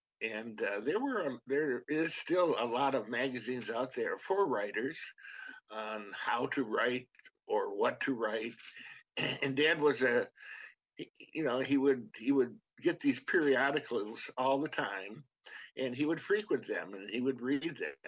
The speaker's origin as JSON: {"language": "English", "town": "Lansing", "region": "New York", "country": "United States", "tie": "born or raised there", "said": "We grew up in upstate New York. It's actually in the Finger Lakes region of New York, and just outside of Ithaca. And Ithaca, a little town called Lansing, and that's where I grew up."}